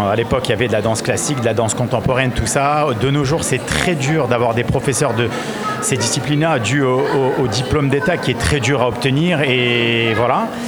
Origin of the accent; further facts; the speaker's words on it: Amiens, Hauts-de-France, France; je suis originaire d'Amiens, j'ai grandi, ma maman à Étouvie, mon papa à Aménor